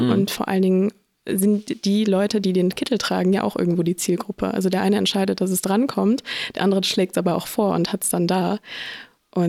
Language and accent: German; Essen, North Rhine-Westphalia, Germany; now in Berlin, Germany; in meiner Heimat Essen rumgelaufen, habe mir alle Praxen irgendwie abgeklingelt in Berlin, wo ich jetzt wohne.